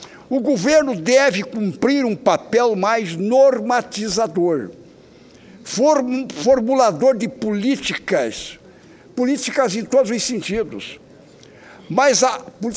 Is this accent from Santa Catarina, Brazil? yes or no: yes; Santa Catarina, Brazil; tem dois secretários aqui de saúde de dois municípios lá do meu estado, lá do Oeste Catarinense.